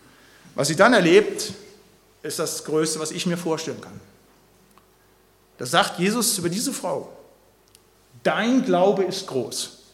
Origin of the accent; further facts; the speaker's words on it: North Rhine-Westphalia, Germany; Da, wo ich herkomme, Siegerland, hatten sie auch noch